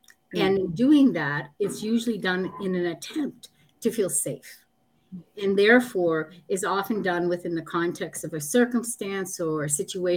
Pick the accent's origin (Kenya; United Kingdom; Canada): Canada; So I'm from Canada.